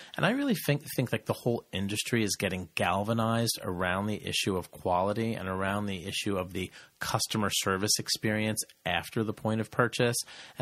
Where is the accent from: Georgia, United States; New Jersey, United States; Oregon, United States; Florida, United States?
New Jersey, United States; We're from New Jersey where we don't have a lot of that in our area